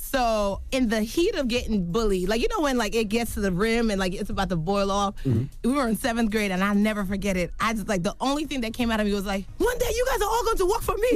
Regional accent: Yonkers, New York, United States; It's just like, I'm from Yonkers. It doesn't matter.

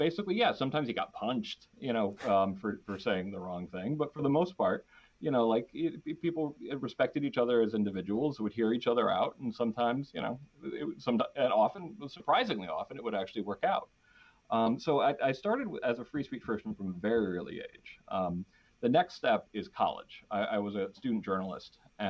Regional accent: Danbury, Connecticut, United States; So, and we grew up in Danbury, Connecticut, which is like in the burbs of New York City

